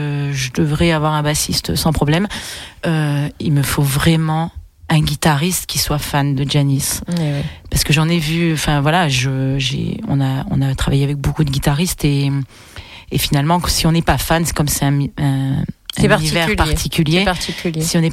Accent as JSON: {"language": "French", "country": "France", "said": "Je suis française, donc c'est français."}